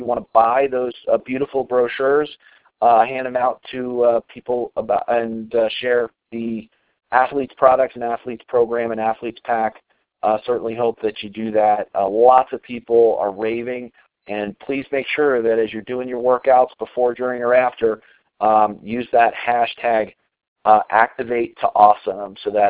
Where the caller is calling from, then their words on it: Colorado, United States; I'm calling in from Colorado.